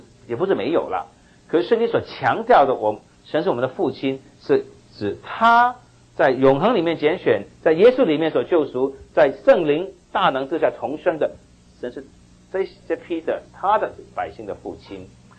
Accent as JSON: {"language": "Chinese", "country": "Hong Kong", "tie": "born or raised there", "said": "所以我们小的时候在香港呢什么都不懂"}